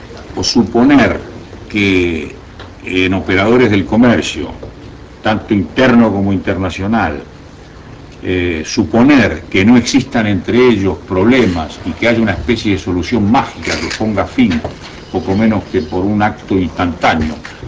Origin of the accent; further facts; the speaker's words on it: Uruguay; Entonces, como uruguayos, trasuntamos nuestro optimismo.